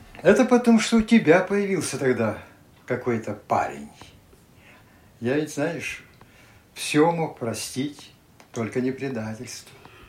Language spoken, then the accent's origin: Russian; Russia; also born or lived in Baltic states; мы выходцы из России. В Прибалтике стали людьми даже не второго, наверное, третьего сорта.